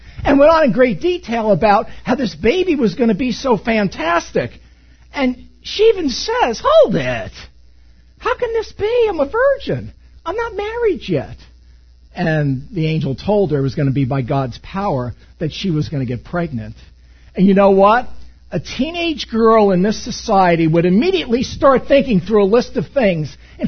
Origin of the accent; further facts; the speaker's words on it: East Coast, United States; Some of you can probably tell them, I'm kind of from the East Coast. I'm fully from the East Coast.